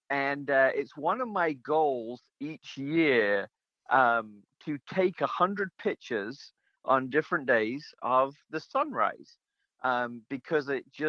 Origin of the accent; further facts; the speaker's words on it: England, United Kingdom; moved away as an adult; now in United States; But I grew up in England. That was home for the first half of my life, and my family, my parents and siblings and their spouses and kids, nieces and nephews are all over in England still. I came to the U.S.